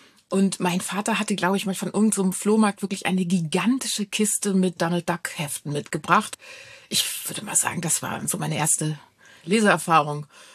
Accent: Salzgitter, Lower Saxony, Germany; Ich komme ja aus Salzgitter, aus so einem Stadtzusammenhang, wo es so ganz viele Menschen gibt, die mir auch undurchsichtig und irgendwie auch so ein bisschen fremdbestimmt erschienen.

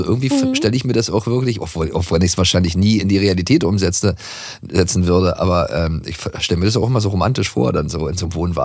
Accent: Potsdam, Brandenburg, Germany; Das ist bei uns hier in der Nähe, Brandenburg. Da, wo ich eigentlich, also unweit da, wo ich herkomme. Ich komme ja aus Potsdam.

